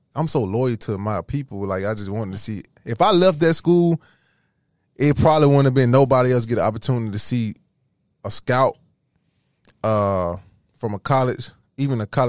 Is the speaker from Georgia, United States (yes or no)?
yes; Toonsboro, Georgia, United States; So like my neighborhood where I grew up in Toonsboro, like you only stayed in your city.